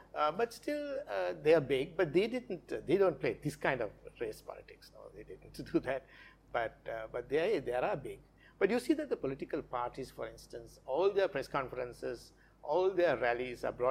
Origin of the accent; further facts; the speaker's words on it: Kandy, Central Province, Sri Lanka; we had anti-Muslim riots in Kandy, the central hills of Kandy, my hometown.